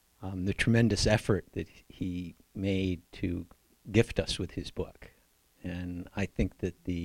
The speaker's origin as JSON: {"language": "English", "town": "Boston", "region": "Massachusetts", "country": "United States", "also_born_or_lived": "Vermont", "said": "I'm Eastside from Boston area, and also from Vermont."}